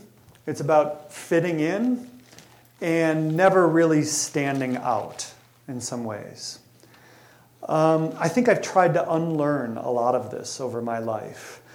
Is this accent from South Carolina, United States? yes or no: no; Minnesota, United States; I grew up in the Midwest, Minneapolis, St. Paul suburbs. I was a Missouri Synod Lutheran growing up in the center of Lutheran land, right?